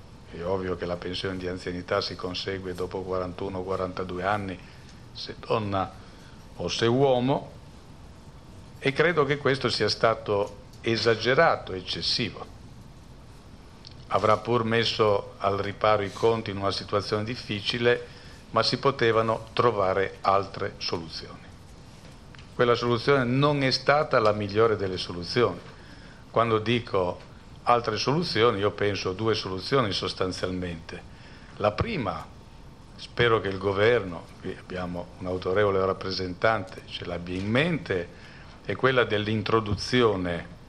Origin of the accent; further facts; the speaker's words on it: Turin, Piedmont, Italy; anche perché sono torinese, quindi c'era in qualche modo una vocazione naturale.